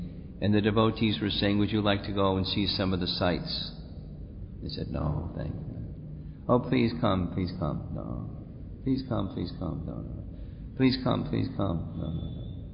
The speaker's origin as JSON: {"language": "English", "region": "New York", "country": "United States", "said": "I'm from New York, and I'm used to seeing lots of people"}